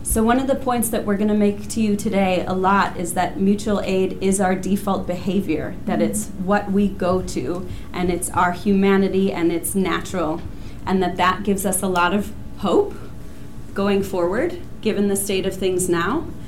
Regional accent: Wisconsin, United States; I'm from Menominee Land, southeastern Wisconsin. I'm also from the most conservative county in Wisconsin.

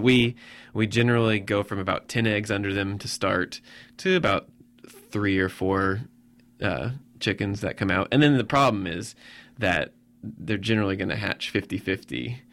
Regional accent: Midwest, United States; I feel like I grew up in the Midwest, you know, white bread and potatoes.

